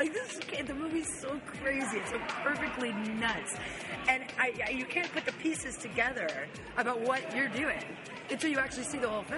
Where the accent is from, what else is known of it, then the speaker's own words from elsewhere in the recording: the South, United States; I'm from the South. I'm very much from the South.